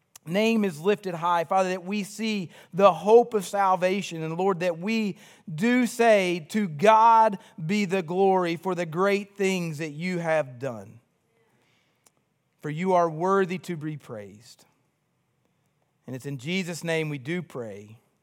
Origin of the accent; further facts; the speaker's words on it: Georgetown, Kentucky, United States; I am a homegrown Kentucky boy. I have been in Georgetown nearly my entire life. My accent says a little different, but I have family deep ties in Georgetown. My wife is from there.